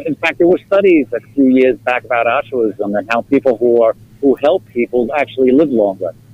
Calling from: New York, United States; Long Island.

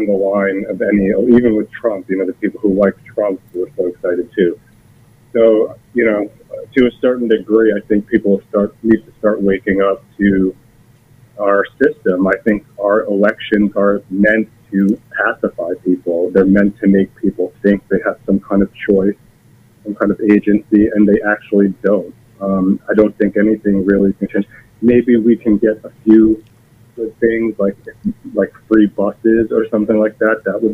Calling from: Long Island, New York, United States; calling from Long Island.

